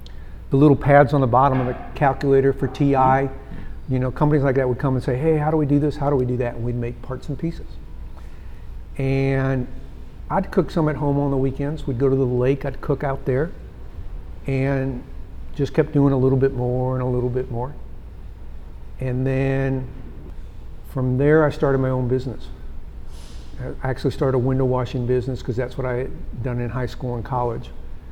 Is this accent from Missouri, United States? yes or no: yes; St. Louis, Missouri, United States; I grew up in St. Louis, which you know is a barbecue area.